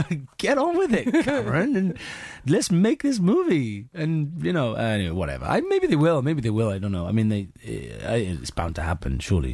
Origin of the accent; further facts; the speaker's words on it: Wales, United Kingdom; But if it did, this is me being very Welsh.